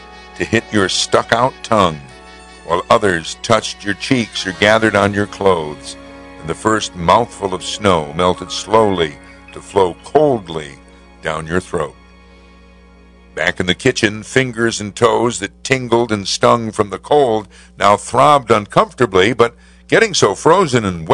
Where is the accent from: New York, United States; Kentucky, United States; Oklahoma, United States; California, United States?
New York, United States; Amsterdam; When I was growing up on Park Hill, Amsterdam in the 50s, an especially snowy night was the herald of a fantastic possibility.